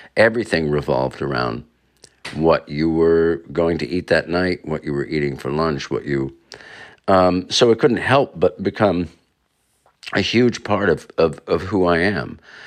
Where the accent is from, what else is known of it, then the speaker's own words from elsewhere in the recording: Katonah, New York, United States; Well, I grew up in Westchester County, Catona, New York, about 50 miles north of the city. And my parents are both Italian-American, and their parents had come from Italy.